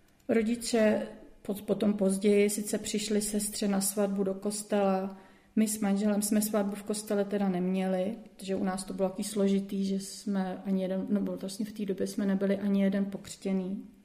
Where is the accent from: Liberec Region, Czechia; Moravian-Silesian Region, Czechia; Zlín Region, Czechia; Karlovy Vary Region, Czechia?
Karlovy Vary Region, Czechia; Karlovy Vary; born there; now in Prague, Czechia; Předtím jsem bydlela v Malešicích, ale to si už moc nepamatuju, ani to, že jsem se narodila v Karlových Varech.